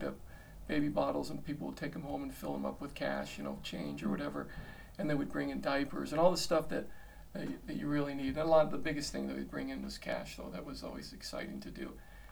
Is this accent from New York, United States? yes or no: no; Chandler, Arizona, United States; in the area of our parish in the town where I grew up in Chandler, Arizona.